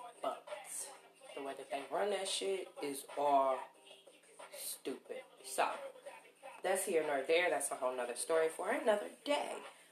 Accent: Toledo, Ohio, United States; I'm from Toledo, born and raised, and what else can I tell y'all about me?

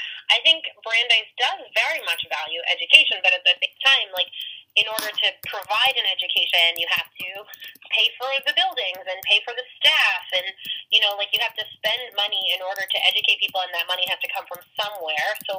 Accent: New York, United States; because I came from New York.

